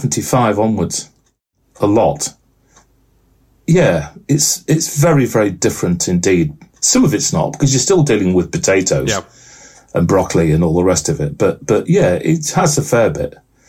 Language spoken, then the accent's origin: English; England, United Kingdom; I'm an Englishman in Scotland.